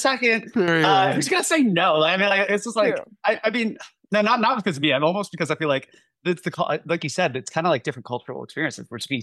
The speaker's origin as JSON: {"language": "English", "region": "the South", "country": "United States", "tie": "born or raised there", "said": "like, I grew up in the South."}